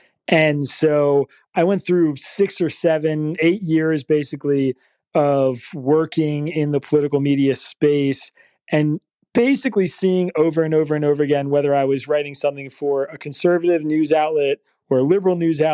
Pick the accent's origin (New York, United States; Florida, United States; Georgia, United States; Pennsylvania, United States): Pennsylvania, United States; that I felt like had more relevance to the things that were happening around me on campus and in my home state of Pennsylvania.